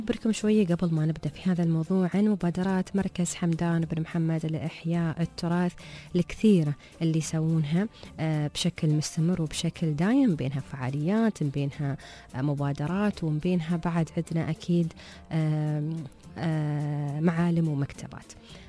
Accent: Dubai, United Arab Emirates; في وايد من الاشياء عندنا في دبي ترمون تسوونها وفي الامارات بشكل عام

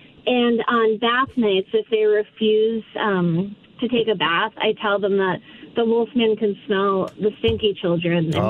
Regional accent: New Hampshire, United States; So I'm from New Hampshire, and I don't know if you guys have ever heard of it

